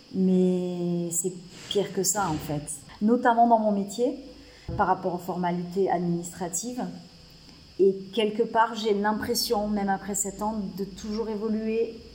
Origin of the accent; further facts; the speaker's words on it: Aix-en-Provence, Provence-Alpes-Côte d'Azur, France; En France, je viens de la région de Marseille, d'Aix-en-Provence, Marseille. L'arrière-pays aixois. Le dernier endroit où j'ai vécu, ça c'est un petit village qui s'appelait Vernègue.